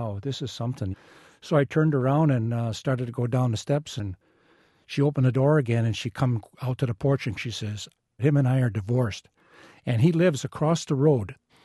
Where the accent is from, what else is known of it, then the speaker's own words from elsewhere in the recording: Wisconsin, United States; I'm from Wisconsin.